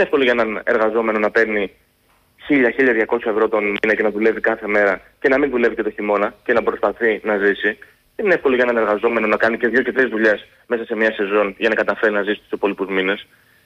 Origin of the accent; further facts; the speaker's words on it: Rhodes, South Aegean, Greece; Εγώ είμαι και Βέρος Δωδεκανήσιος, είναι και ο πατέρας μου από την Ίσιο, η μητέρα μου από τη Λέρο, εγώ γεννήθηκα και μεγάλωσα στην Ρόδο.